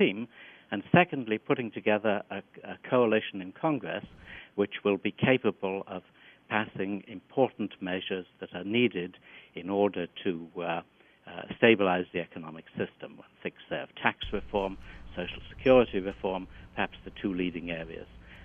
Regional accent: United Kingdom; which I happen to know about because I am British

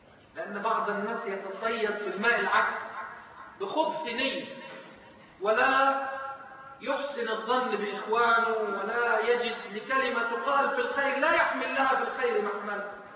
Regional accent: Egypt; لما الجيش اللي عندنا في مصر بيطلع

